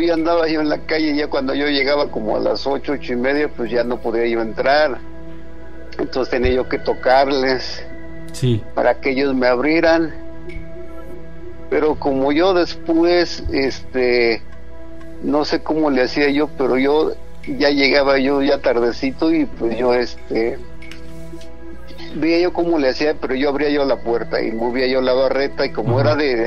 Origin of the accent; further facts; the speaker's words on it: Magdalena Contreras, Mexico City, Mexico; born there; now in Iztapalapa, Mexico; Sí, soy de la alcaldía de Iztapalapa, pero yo nací en la Magdalena Contreras, en un pueblo que se llama San Bernabé.